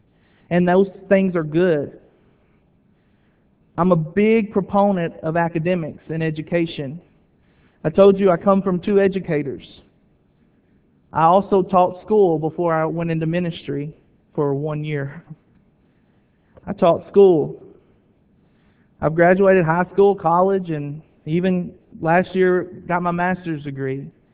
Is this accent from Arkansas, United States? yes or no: yes; Willisville, Arkansas, United States; I was raised in Willisville, Southwest Arkansas, way southwest, the middle of nowhere, Arkansas. Went to a very small school. I graduated with 43 people.